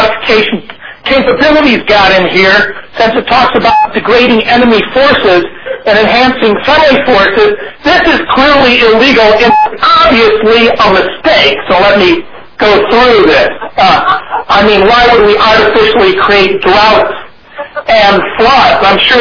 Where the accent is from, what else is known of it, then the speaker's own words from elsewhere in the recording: Columbus, Ohio, United States; I'm from Columbus, where Samuel Bush is buried